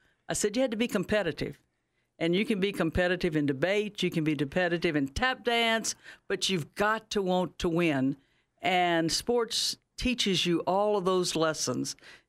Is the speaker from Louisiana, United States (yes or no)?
yes; Louisiana, United States; accent: Cajun; now in Knoxville, United States; And I grew up in South Louisiana. You'll catch a little Cajun in my accent, but that's okay.